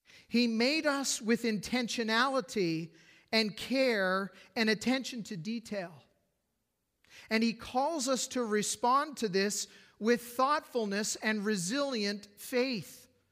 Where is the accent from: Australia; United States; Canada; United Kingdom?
Canada; Calgary, Alberta; now in New Brunswick, Canada; go back to the very community where I grew up in Calgary